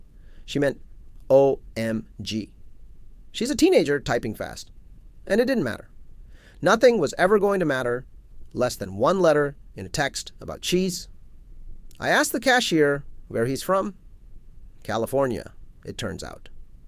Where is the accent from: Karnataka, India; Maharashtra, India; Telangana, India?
Maharashtra, India; Mumbai; I grew up in Mumbai, where the trains connected everything.